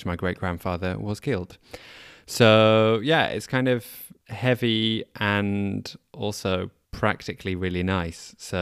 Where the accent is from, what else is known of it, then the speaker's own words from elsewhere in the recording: United Kingdom; Yeah, I became German. I'm still British as well